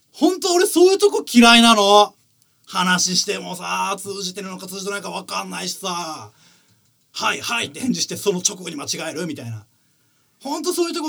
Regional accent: Yuki, Ibaraki, Japan; 茨城県の有機市というところ出身でしてね

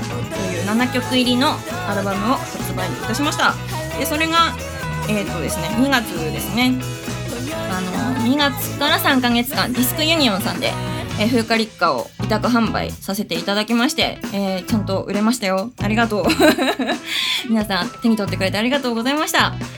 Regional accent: Aomori, Japan; 私の地元青森なんですけど、まあ青森ではもうすっかり雪が積もっているんだろうなと思いつつ毎日を過ごしております。

